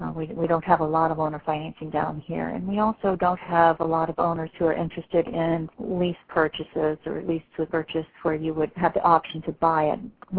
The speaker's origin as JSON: {"language": "English", "region": "Ohio", "country": "United States", "moved": "as an adult", "lives_now": "Florida Keys, United States", "said": "Oh, actually, originally from Ohio. And my husband and I left Ohio back in 1978, decided to put everything in storage and buy a sailboat."}